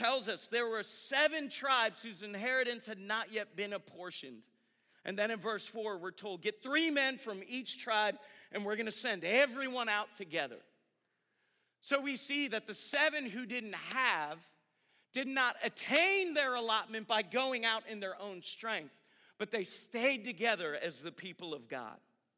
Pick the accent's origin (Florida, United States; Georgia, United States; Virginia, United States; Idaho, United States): Georgia, United States; It's from growing up in Georgia.